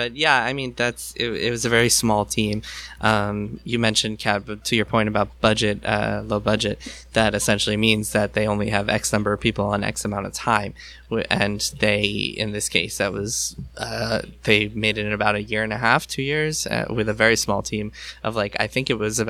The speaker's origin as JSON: {"language": "English", "region": "New York", "country": "United States", "tie": "born or raised there", "said": "I grew up in New York."}